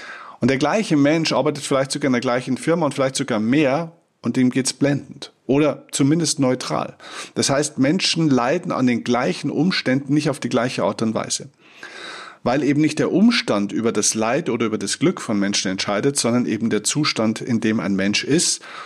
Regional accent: Bavaria, Germany; Oder passt schon, wie man bei uns in Bayern sagt.

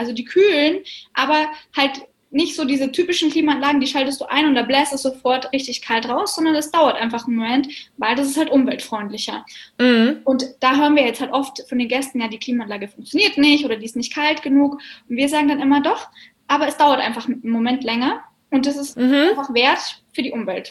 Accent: Bavaria, Germany; In Deutschland, also bei uns in Bayern sind wir ja gar nicht am Meer.

